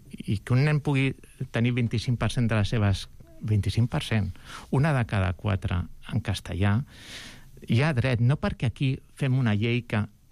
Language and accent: Catalan; Catalonia, Spain; first language Catalan; soc catalano parlant, que la llengua catalana és la meva llengua materna, que jo tinc 2 fills als que els hi he parlat des que van néixer en català